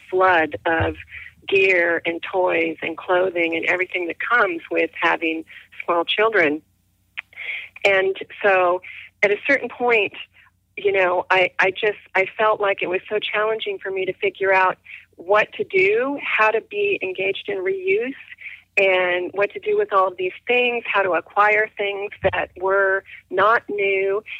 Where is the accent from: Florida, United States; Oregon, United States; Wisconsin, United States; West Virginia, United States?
Oregon, United States; I learned that from my mother growing up in Oregon.